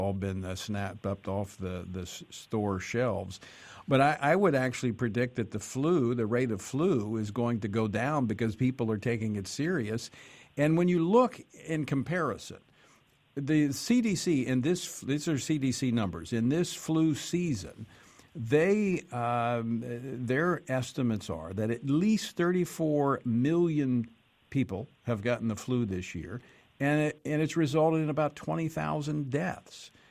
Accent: Louisiana, United States; He represents the 5th Congressional District of my home state of Louisiana.

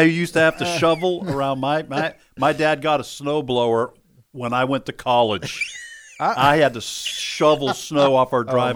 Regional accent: New England, United States; I said I grew up in New England. I have loved cold weather since I was just a tot.

